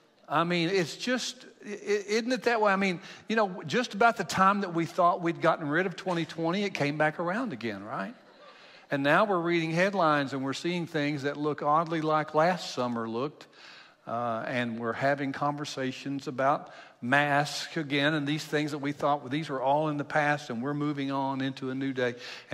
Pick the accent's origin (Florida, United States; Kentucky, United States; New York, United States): Kentucky, United States; I grew up in Kentucky. If you know me, you know that.